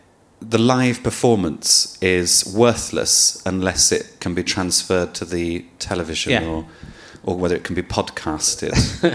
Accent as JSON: {"language": "English", "town": "Birmingham", "region": "West Midlands", "country": "United Kingdom", "said": "Because I'm from Birmingham, but I have no accent or any evidence that I'm from there. But I am from there, and I do love it."}